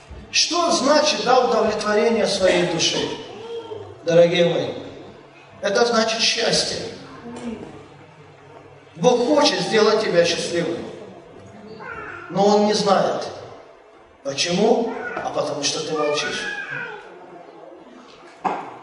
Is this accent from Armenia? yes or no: no; Ukraine; moved away as an adult; Я приехал, молодой человек с Украины, хотел жену.